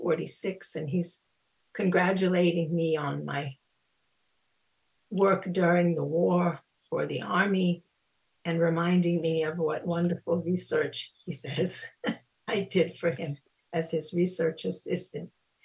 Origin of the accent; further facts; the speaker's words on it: Brooklyn, New York, United States; And that was a different world indeed from where I grew up in Brooklyn.